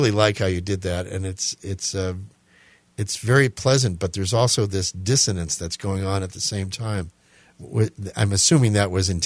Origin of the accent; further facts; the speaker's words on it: Connecticut, United States; I'm from Connecticut. I believe there's a museum there, the Wadsworth Athenaeum, that had one of his pieces